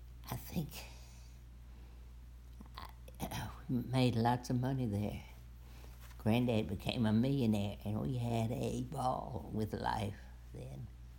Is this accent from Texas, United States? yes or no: yes; Amarillo, Texas, United States; born there; I was born in Amarillo, Texas.